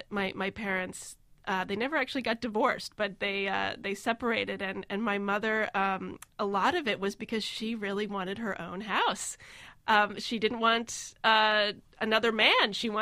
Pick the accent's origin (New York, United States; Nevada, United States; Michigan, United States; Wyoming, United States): New York, United States; also born or lived in California; my parents, they had come from the Midwest, and then I was born in California. My father was in school, and then he was in academia for a while, and then moved to the suburbs of New York.